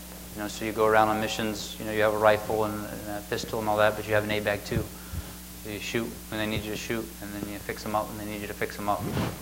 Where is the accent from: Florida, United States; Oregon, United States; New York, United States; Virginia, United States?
Florida, United States; Pensacola; born there; I was born down south, which makes it easier to get the gospel. I was born in Pensacola, Florida.